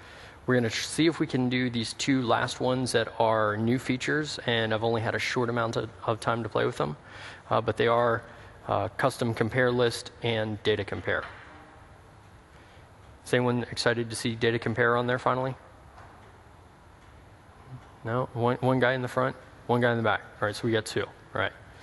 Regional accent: Atlanta, Georgia, United States; I'm from Atlanta.

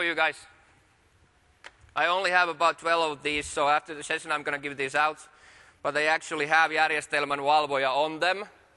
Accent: Finland; I'm from Finland.

